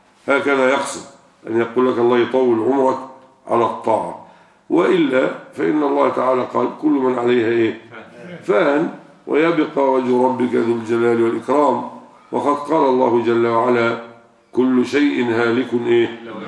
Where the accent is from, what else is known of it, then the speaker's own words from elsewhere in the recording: Egypt; أم ستأتي كما يقولون عندنا في مصر في المثل العامي